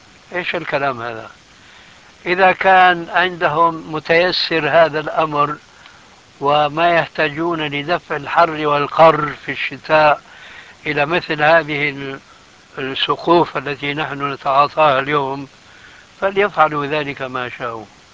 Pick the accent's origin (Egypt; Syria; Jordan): Syria; كما كانوا يفعلون عندنا في سوريا من عهد قريب